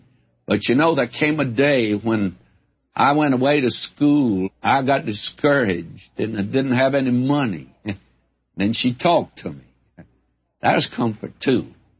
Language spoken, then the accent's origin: English; the South, United States; Well, I'm a Southerner, but I never felt that was any comfort.